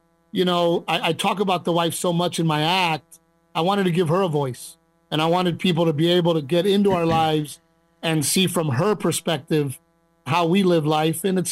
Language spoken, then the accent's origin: English; Corpus Christi, Texas, United States; I grew up in South Texas, like the Corpus Christi area.